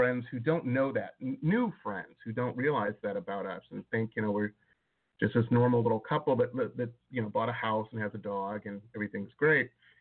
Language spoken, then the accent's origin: English; Detroit, Michigan, United States; I grew up in Metro Detroit.